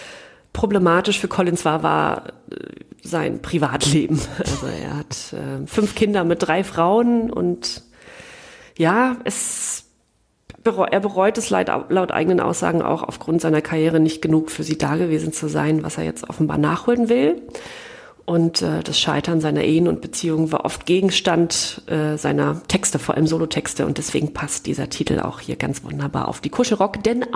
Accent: East Germany, Germany; Als Ostdeutsche muss ich mich

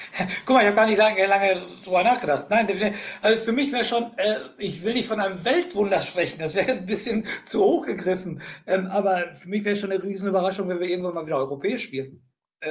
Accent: Dortmund, North Rhine-Westphalia, Germany; ich komme ja aus Dortmund, das wisst ihr

